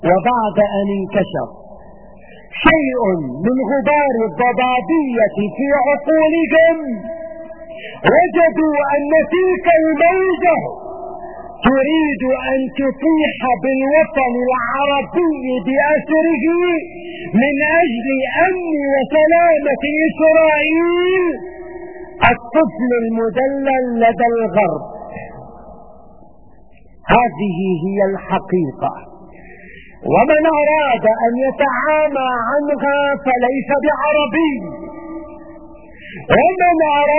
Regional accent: Syria; واليوم يا سادة نحن بحاجة كسوريين ان نكون عقلاء، ان نكون واعين، ان نكون مدركين لما يحاك ضدنا

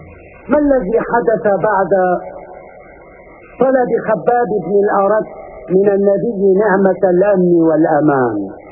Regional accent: Syria; إننا كسوريين وكعرب نحترم القوانين الوضعية والدولية

